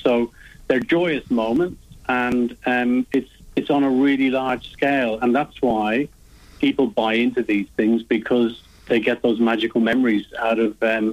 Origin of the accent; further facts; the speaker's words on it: Ireland; now in Australia; I'm originally Irish, Macca. I've been living in Australia for nearly 20 years